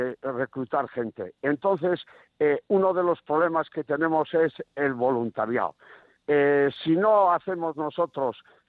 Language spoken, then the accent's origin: Spanish; Eibar, Basque Country, Spain; Aquí yo soy de Eibar